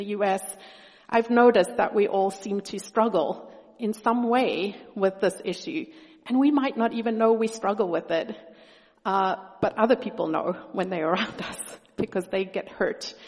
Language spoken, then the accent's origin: English; South Africa; I'm from South Africa. My parents worked amongst the Xhosa people, one of the black people groups in South Africa. I grew up a pretty unusual white family